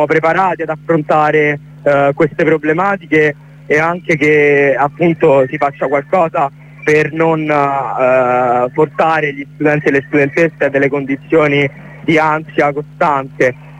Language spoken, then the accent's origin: Italian; Rome, Lazio, Italy; noi siamo di Roma Est